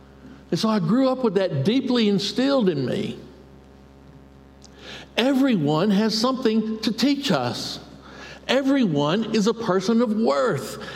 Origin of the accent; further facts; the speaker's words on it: Milledgeville, Georgia, United States; I grew up in Milledgeville, Georgia. Any of you know Milledgeville?